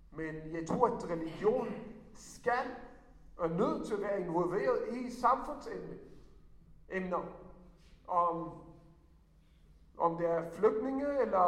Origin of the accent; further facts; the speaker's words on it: Israel; first language Hebrew; Danish is a second language; now in Denmark; fordi jeg kommer fra Israel, jeg taler flydende hebraisk, så det er ikke en, det er hebraisk min modersmål.